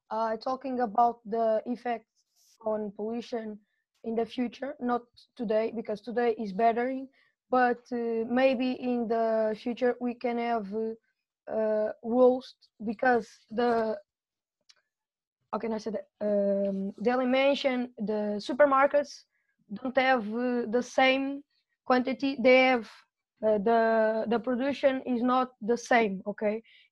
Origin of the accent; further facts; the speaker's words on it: Portugal; English is a second language; I'm from Portugal. I'm in Ibsen area since November this year, the last year.